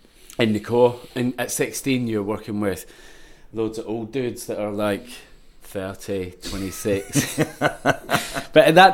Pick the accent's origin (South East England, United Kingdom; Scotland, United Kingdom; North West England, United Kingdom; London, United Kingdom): Scotland, United Kingdom; Coenning; I grew up in Ayrshire, Coenning, with my twin brother